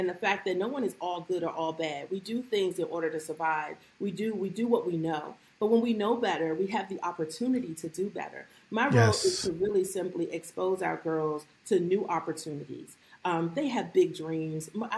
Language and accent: English; Washington, District of Columbia, United States; I grew up in Washington, D.C. I grew up actually in a notorious housing project in Washington, D.C. In the 80s during the crack era.